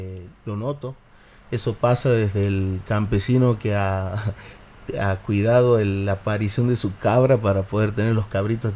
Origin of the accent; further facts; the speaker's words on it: Pinto, Community of Madrid, Spain; Por ahí por mi tamaño creen que me dedico al rugby y le digo: no, soy de Pinto y he jugado